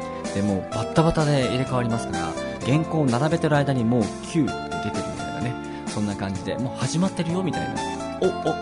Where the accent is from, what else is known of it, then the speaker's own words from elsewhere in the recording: Karatsu, Saga, Japan; 地元の佐賀県の唐津市というところでコミュニティ FM が開局するよという情報を聞き入れまして